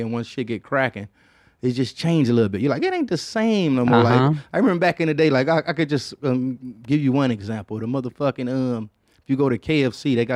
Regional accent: Detroit, Michigan, United States; now in New York, United States; I guess because I was coming from Detroit where we had like, you know, it's a lot of like faking houses

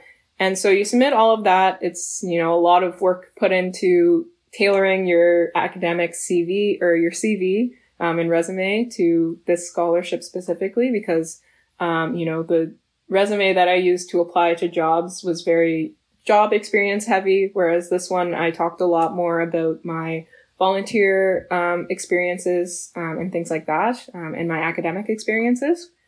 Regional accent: Nova Scotia, Canada; So, for me, that's definitely Canada. I'm born and raised in Nova Scotia, and also go to school in Nova Scotia.

